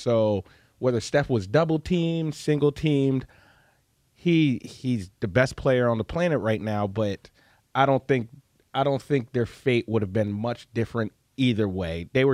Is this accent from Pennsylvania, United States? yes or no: yes; Philadelphia, Pennsylvania, United States; Yeah, you know, Will is Will, and I'm from Philadelphia.